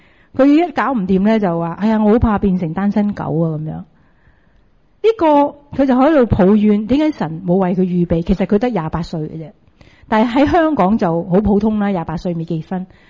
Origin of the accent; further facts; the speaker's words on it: China; 我哋中國人